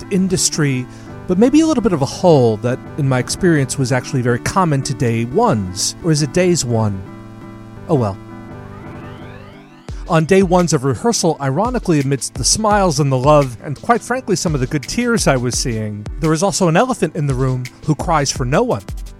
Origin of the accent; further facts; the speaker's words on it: New York, United States; You can tell I'm from New York.